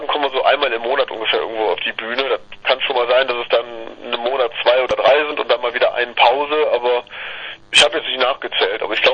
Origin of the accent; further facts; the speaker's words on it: Leverkusen, North Rhine-Westphalia, Germany; Wir sind großräumig Leverkusen, kann man sagen. Wir verteilen uns auf Köln, Düsseldorf, Leverkusen, den Bereich. Deswegen haben wir keine so richtige Heimstadt